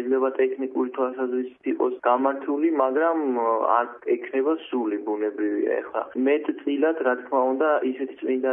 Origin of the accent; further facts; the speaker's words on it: Khashuri, Shida Kartli, Georgia; მე ქალაქ ხაშურში დავიბადე და სკოლას აქვე დავამთავრე, მეექვსე სკოლა.